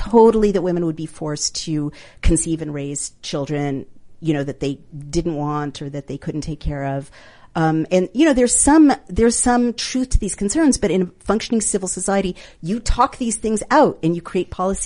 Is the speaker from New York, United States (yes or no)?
yes; New York, United States; We're both from New York. We both know.